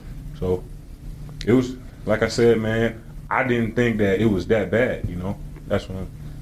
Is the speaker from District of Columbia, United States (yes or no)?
yes; Washington, District of Columbia, United States; just growing up in Northeast Washington, D.C., pretty much homeless, living in basements.